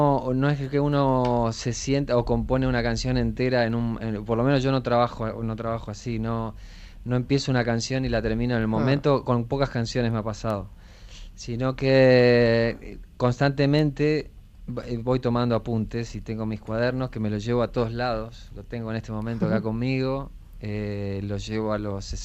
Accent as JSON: {"language": "Spanish", "country": "Argentina", "said": "lo que era la movida del rock nacional en mi país"}